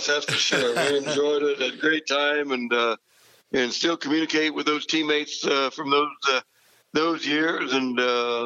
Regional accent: Silver Lake, Kansas, United States; kind of three brothers that still live in that area, and all the nephews and nieces, and it was an ideal, you know, growing up opportunity.

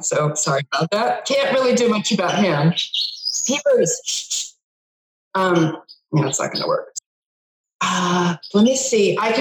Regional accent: New England, United States; So I grew up in New England and I went to Boston University for my undergrad in broadcasting and film.

